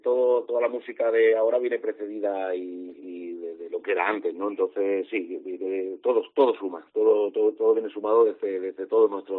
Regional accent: Extremadura, Spain; con una banda de 12 músicos profesionales, uh-huh, que todos somos extremeños

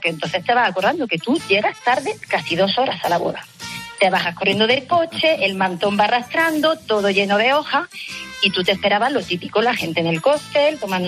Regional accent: Spain; yo, que soy muy española

